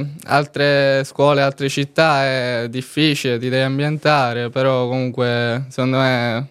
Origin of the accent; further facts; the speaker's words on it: Partinico, Sicily, Italy; No, sono di Partinico, un paese in provincia di Palermo, ma vivo qui in un appartamento.